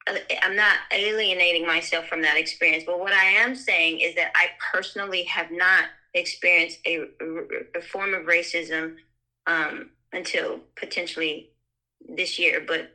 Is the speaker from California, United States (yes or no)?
yes; Pasadena, California, United States; and I've been told that because I was raised in Pasadena, California, like because my father worked hard to raise us in middle class, you know, neighborhoods